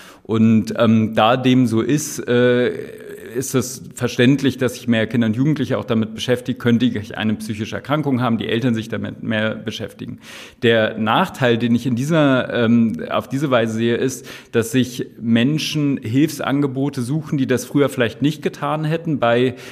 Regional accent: Berlin, Germany; also born or lived in Göttingen; Ich bin gebürtiger Berliner und habe es nur einmal aus Berlin rausgeschafft zum Studium. Bin ich nach Göttingen gegangen und habe da 5 Jahre verbracht und bin dann aber wieder auch zurück nach Berlin gekommen

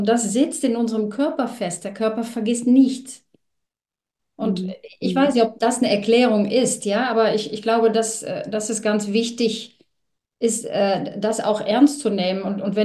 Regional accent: Netherlands; German is a second language; bin ja Niederländerin

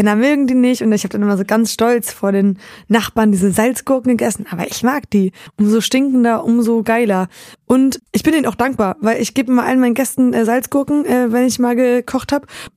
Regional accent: Lesser Poland, Poland; Bielitschka ist in der Nähe von Krakau, da wo ich groß geworden bin.

